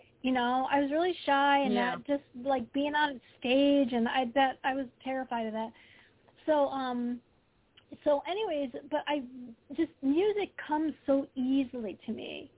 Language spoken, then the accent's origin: English; Detroit, Michigan, United States; I mean, I grew up in the Detroit area, and, I mean, I listened to, like, radio, rock and pop radio.